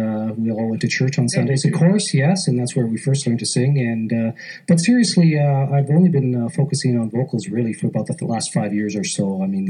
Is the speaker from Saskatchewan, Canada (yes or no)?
yes; Regina, Saskatchewan, Canada; we grew up in North Regina there on the five-block Hamilton Street